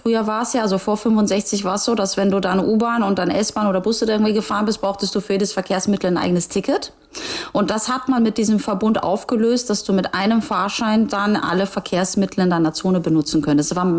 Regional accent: Gdansk, Pomeranian Voivodeship, Poland; born there; ich bin ja irgendwo auch gebürtige Hanseatin. Ne? Also wer das historisch verfolgt, weiß ja, dass Danzig ja auch irgendwann zu diesem Hanseverbund dazugehört hat.

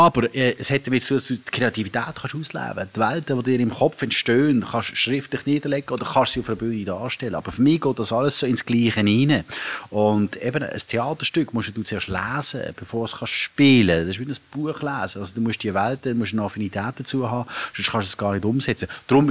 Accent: Basel, Basel-Stadt, Switzerland; also born or lived in Zurich; Als Basler

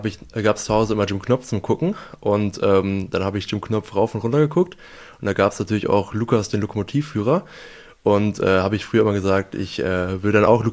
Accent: Aldekerk, North Rhine-Westphalia, Germany; jonglieren irgendwie, bin ich damit ein bisschen aufgewachsen in Aldekerk

